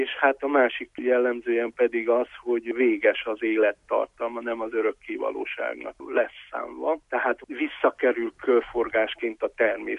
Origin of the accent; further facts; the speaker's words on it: Dănești, Harghita, Romania; én Csíkdánfalván születtem, tehát ott nevelkedtem Csíkban